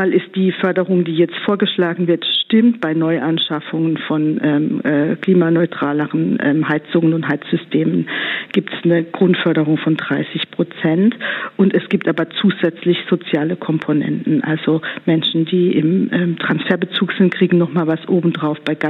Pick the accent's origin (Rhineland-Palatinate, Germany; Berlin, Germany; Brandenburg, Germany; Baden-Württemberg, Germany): Baden-Württemberg, Germany; ich komme aus Baden-Württemberg